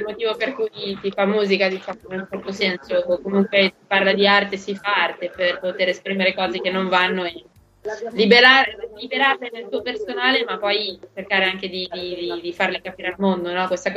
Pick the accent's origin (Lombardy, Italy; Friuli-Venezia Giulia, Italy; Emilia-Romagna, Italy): Lombardy, Italy; Milan; now in Rome, Italy; Sono di Milano ma abito a Roma